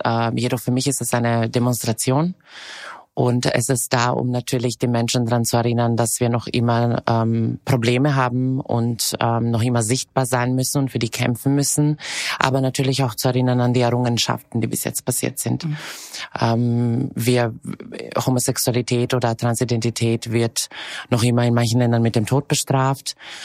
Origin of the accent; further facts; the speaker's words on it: Serbia; moved away as an adult; now in Austria; Ich komme aus einer sehr politischen Familie. Ich bin eben in Serbien aufgewachsen und geboren. Und bin erst mit 18 nach Österreich gezogen.